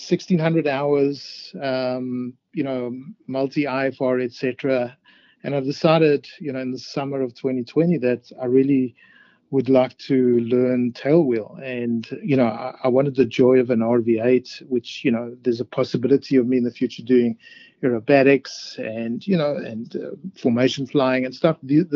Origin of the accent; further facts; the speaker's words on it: South Africa; a friend of mine who I grew up with in South Africa